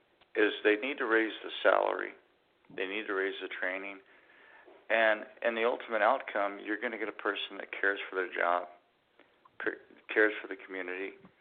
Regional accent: California, United States; moved away; I'm originally from California. Okay, I moved to the Midwest 23

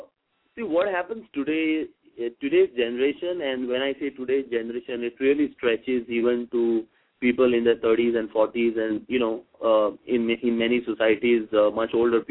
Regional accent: India; I come from India, and, you know, we have a pretty interesting scenario here.

